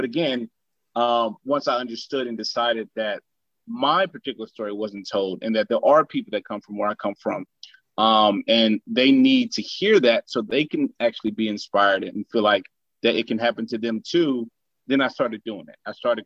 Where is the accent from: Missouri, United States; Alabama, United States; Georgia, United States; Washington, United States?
Missouri, United States; St. Louis; now in Dallas, United States; I come from St. Louis, Missouri. I currently live in Dallas, Texas.